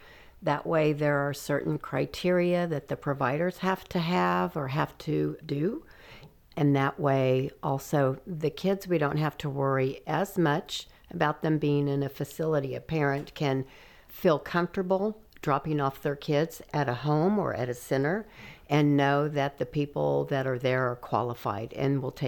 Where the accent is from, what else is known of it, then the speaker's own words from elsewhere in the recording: Winfield, Kansas, United States; I was born in Winfield, Kansas.